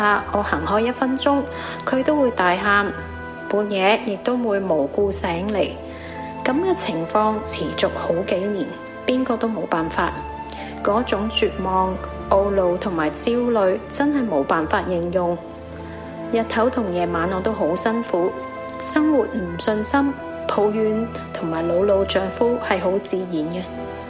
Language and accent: Cantonese; southern China, China; accent: southern accent; 南方长大的我去了东北上大学，班上面几乎都是北方人，我的南方口音成为同学的笑话